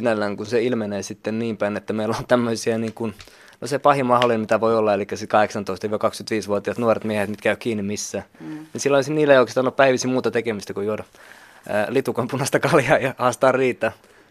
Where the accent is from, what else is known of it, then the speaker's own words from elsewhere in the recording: Porvoo, Uusimaa, Finland; now in Helsinki, Finland; Mä oon muuttanut Porvoosta.